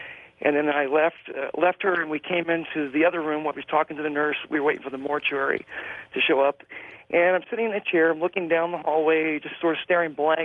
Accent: Ohio, United States; I grew up in the Ohio Valley, near the Ohio River. I mean, Cincinnati's right on the Ohio River.

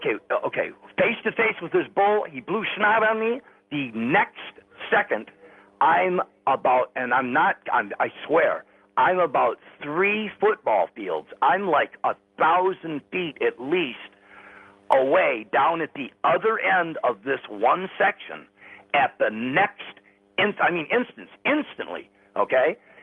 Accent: Redford Township, Michigan, United States; I'm from Redford Township, Michigan.

